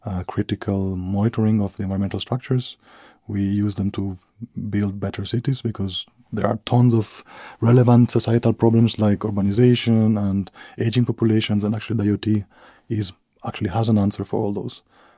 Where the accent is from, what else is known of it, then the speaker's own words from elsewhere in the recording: Italy; also born or lived in Sweden; I'm originally from Italy.